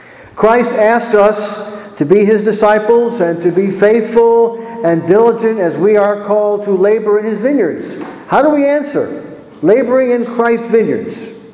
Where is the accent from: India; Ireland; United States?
United States; Scranton, Pennsylvania; I had the privilege of going back to my hometown up in the Scranton, Pennsylvania area, and was able to go back to the manse where I used to live